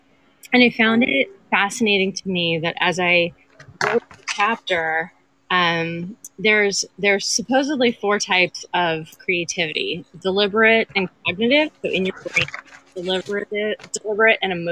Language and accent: English; California, United States; And it was the first year here, and I am originally from California, so I didn't know if I would make it home.